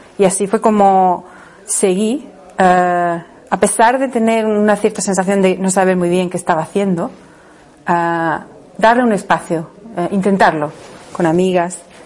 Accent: Murcia, Region of Murcia, Spain; also born or lived in England; vivía en Inglaterra, yo soy de Murcia, y bueno, necesitaba salir de mi contexto

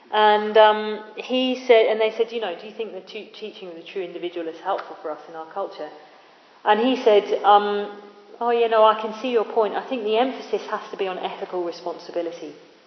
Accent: Tooting, London, United Kingdom; Not that I'm from South Yorkshire, actually. I'm from Tooting. But anyway, I'm an honorary Yorkshire woman, apparently.

